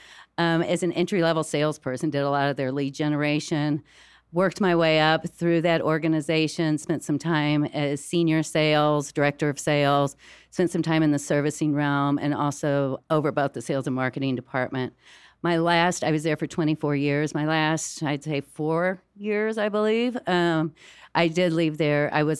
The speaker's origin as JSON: {"language": "English", "region": "Midwest", "country": "United States", "tie": "born or raised there", "said": "being from the Midwest all of my life and born and raised in the Midwest"}